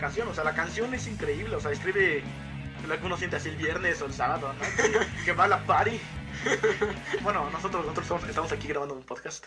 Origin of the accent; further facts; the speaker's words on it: United States; Como soy aquí americano, no sé mucho de RPGs.